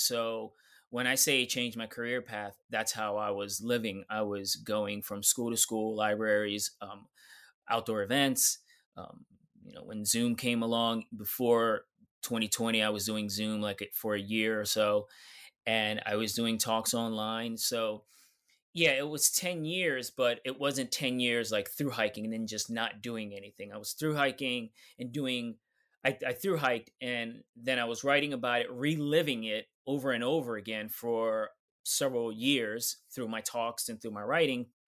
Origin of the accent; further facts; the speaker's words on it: New York City, New York, United States; Okay. Well … I'm from New York City. Before I hiked the Appalachian Trail 10 years ago, I had zero outdoor experience. The only thing I knew about the outdoors was the city life.